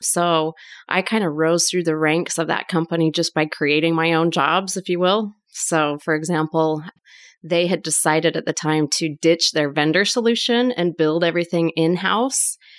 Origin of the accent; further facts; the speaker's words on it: Utah, United States; Well, born and raised in Utah